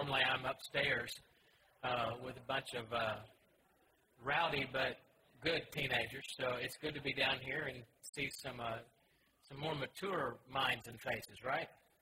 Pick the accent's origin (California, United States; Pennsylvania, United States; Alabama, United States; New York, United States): Alabama, United States; Huntsville; I grew up in Huntsville, Alabama. Grew up the family as part of a Christian family.